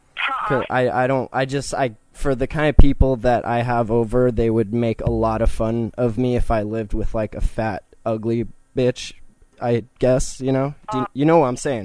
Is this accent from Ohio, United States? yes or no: no; California, United States; Well, I'm from California, and when I think of public transportation, I think of a stinky bus filled with beep, which is why I moved here